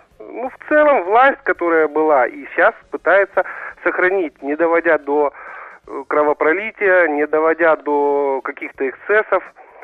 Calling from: Balta, Odesa Oblast, Ukraine; это Балта Одесской области. Север Одесской области, ага. Ближе к Виннице.

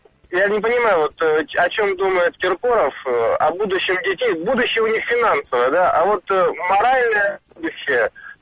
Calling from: Moscow, Russia; я из Москвы.

